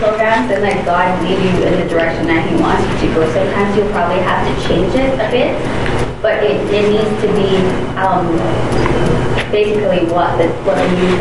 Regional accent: Jamaica; I'm from Jamaica, so I remember our youth program in Jamaica.

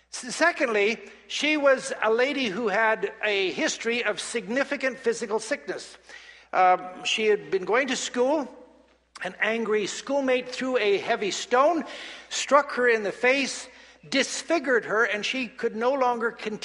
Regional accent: British Columbia, Canada; it's been shared that I come from the Okanagan. My parents have an apple orchard.

